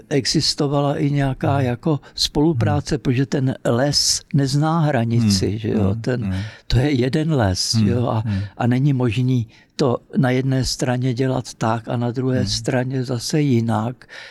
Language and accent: Czech; Prague, Czechia; protože jsem Pražák, to nesmím jako zapírat